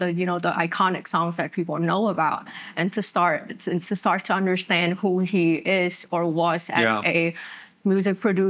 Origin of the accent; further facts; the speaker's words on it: Vietnam; because I grew up in Vietnam